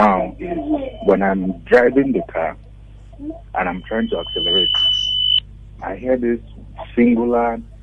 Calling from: Aja, Lagos, Nigeria; I'm calling from Aja.

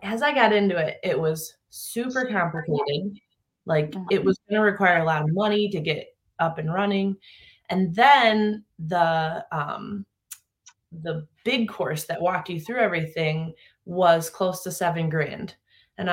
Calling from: Michigan, United States; I am in Michigan, and I'm so glad we have sun today

